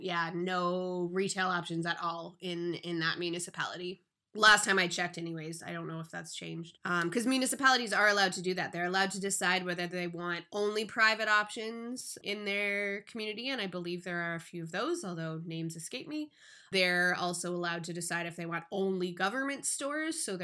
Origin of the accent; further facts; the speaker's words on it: British Columbia, Canada; part of me as a British Columbian is a little bit embarrassed that we're like the worst province